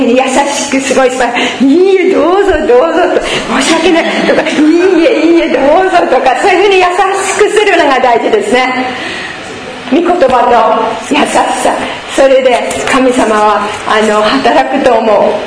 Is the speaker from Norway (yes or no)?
yes; Bergen, Vestland, Norway; Japanese is a second language; そしてベルゲン、ふるさとのベルゲンに行きました。ちょっと今見せますね。ここオスロね、これはノルウェー、